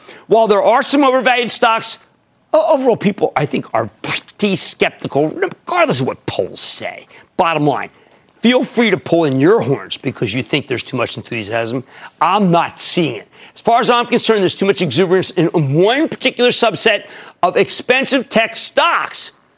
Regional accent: New Jersey, United States; Now I need to speak to Eileen in my home state of New Jersey.

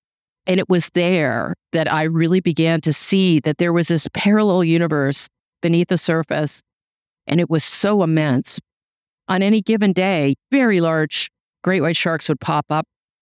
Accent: Toronto, Ontario, Canada; I grew up outside of Toronto, and we had a summer cottage an hour and a half north of the city.

